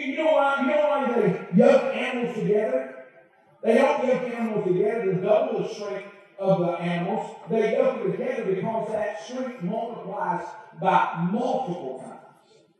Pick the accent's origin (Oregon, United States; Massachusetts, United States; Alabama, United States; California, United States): Alabama, United States; I mean, I'm from Alabama, so we get some kind of shot.